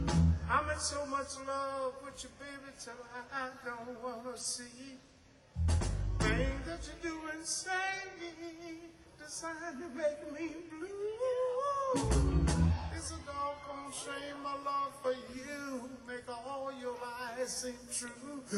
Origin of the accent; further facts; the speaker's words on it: Louisiana, United States; Because I'm from Louisiana, man. I learned how to cook before I learned how to play my fucking guitar.